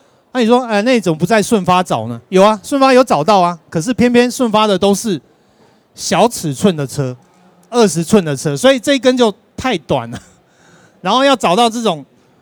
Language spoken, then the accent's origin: Chinese; Tainan, Taiwan; 因为我是台南人，我就回去就去看